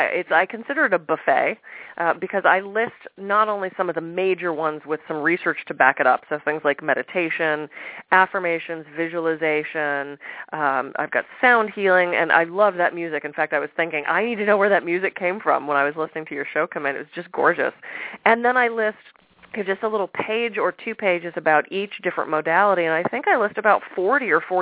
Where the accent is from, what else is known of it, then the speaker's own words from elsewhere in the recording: Pittsburgh, Pennsylvania, United States; I had very middle of the road. I grew up in Pittsburgh, where there was not, especially in the 70s and 80s, not a lot of alternative medicine.